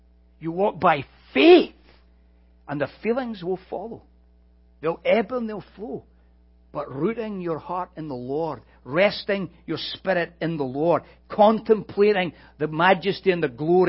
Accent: Scotland, United Kingdom; Some people have often asked me, why is it, as a Scotsman, you're not a Presbyterian?

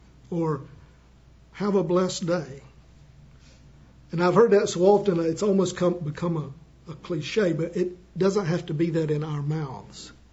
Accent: North Carolina, United States; born there; I was born in North Carolina, and as a boy, I had a coon dog that you would chase raccoons with.

